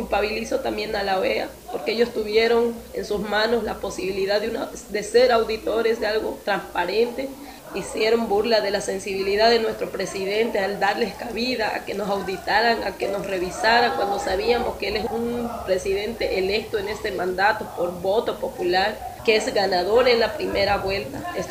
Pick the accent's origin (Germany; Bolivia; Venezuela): Bolivia; La Paz; Yo me comuniqué ayer con mi familia, yo soy de La Paz